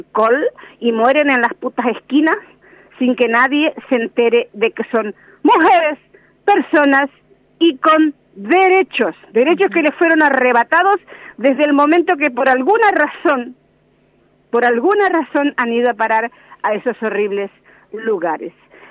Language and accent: Spanish; Buenos Aires Province, Argentina; Quiero aclarar primero que yo no soy de Cava, soy del conurbano profundo, uh-huh. Del conurbano sur, cada día más empobrecido, cada día más precarizado